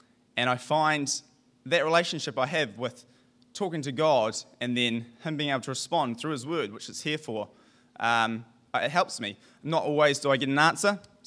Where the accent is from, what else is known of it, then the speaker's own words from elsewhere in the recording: Auckland, New Zealand; I am from overseas. I'm from Auckland in New Zealand.